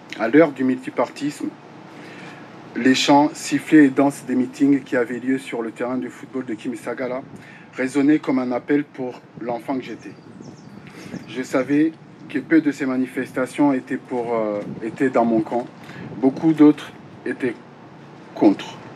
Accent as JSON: {"language": "French", "region": "Kigali", "country": "Rwanda", "tie": "born there", "said": "je suis né en 1981 à Nyarugenge, Kigali … d'un père originaire de Nyanza … d'une mère native de la capitale"}